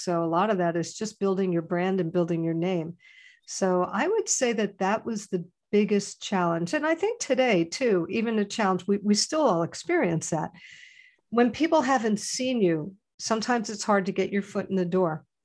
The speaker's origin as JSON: {"language": "English", "region": "New Jersey", "country": "United States", "tie": "born or raised there", "said": "You see, I grew up in New Jersey. So people in Jersey, we have moxie."}